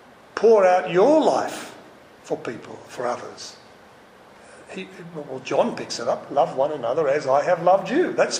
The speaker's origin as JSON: {"language": "English", "country": "Australia", "said": "I'm an Australian, so what?"}